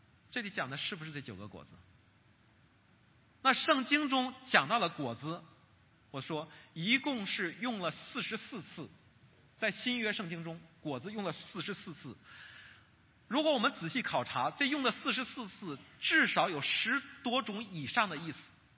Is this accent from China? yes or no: yes; northern China, China; also born or lived in Guangdong; 我是北方人啊，我曾经在广东生活过一段的时间。